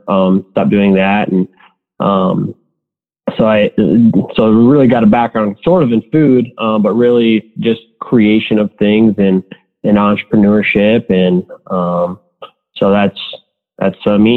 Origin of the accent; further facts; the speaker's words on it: Iowa, United States; So I'm originally from Northwest Iowa.